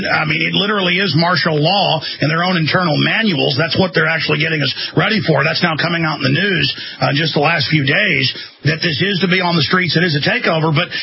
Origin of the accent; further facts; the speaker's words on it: Dallas, Texas, United States; Man, I grew up in Dallas where it was like 2%, 2 parts per million, which is off the chart.